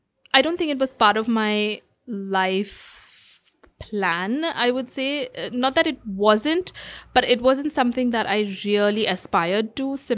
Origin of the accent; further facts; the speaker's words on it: Muscat, Oman; I grew up in Muscat, in Oman, so I really loved the multicultural, diverse environment that I was exposed to.